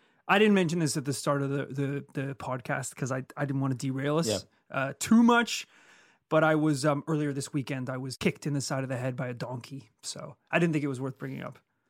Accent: Yorkshire and the Humber, United Kingdom; accent: Yorkshire; there's maybe like a couple of those lines that I could clean up a little bit with my Yorkshire accent.

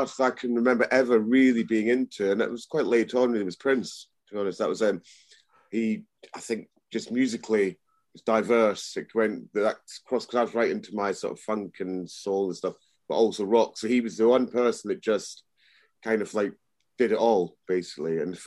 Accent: Edinburgh, Scotland, United Kingdom; I was brought up in Scotland, in Edinburgh, in the, just slightly younger than Peter, I like to point out all the time. in the 70s, well, 68, I was born.

